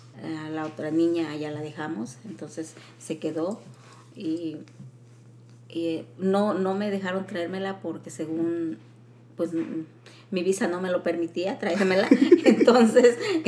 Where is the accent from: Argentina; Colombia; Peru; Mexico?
Mexico; moved away as an adult; yo me vine de México embarazada de 4 meses de ti.